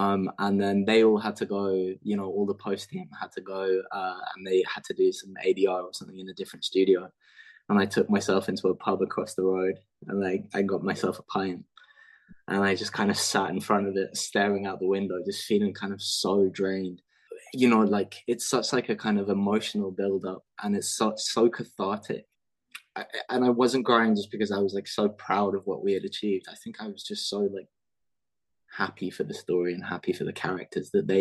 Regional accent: London, United Kingdom; because I'm from London

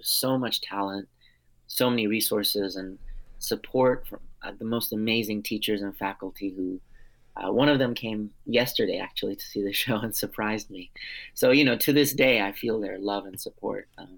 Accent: Armenia; first language Armenian; English is a second language; It was my first language when I was growing up, so I learned English when I went to school when I was around 5, and yeah, it's a very important part of who I am. We are a small tribe, the Armenians

